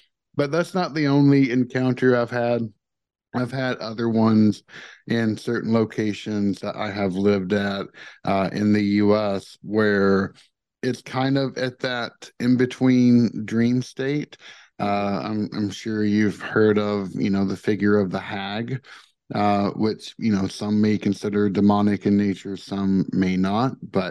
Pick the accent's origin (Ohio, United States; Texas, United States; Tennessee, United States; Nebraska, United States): Tennessee, United States; The other was the house I grew up in Tennessee. It's over 200 years old.